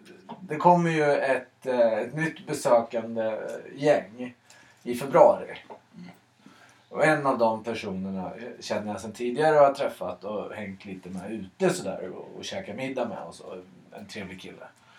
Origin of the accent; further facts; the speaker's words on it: Sweden; Jag upplever att jag är väldigt mycket svensk